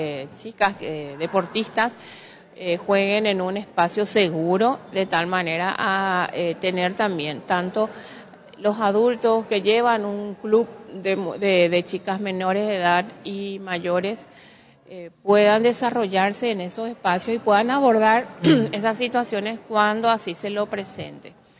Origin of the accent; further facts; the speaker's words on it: Paraguay; como familia paraguaya que somos